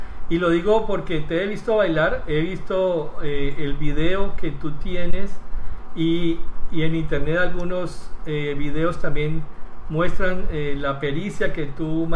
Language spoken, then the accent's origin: Spanish; Cali, Valle del Cauca, Colombia; Yo soy de Cali, tú sabes que Cali también es una de las ciudades en donde la salsa es cotidiana